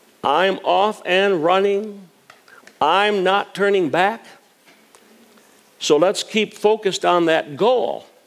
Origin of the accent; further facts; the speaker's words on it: Green Bay, Wisconsin, United States; And the town I grew up in Wisconsin is Green Bay. And Green Bay, of course, is an incredible, as you can imagine, football town.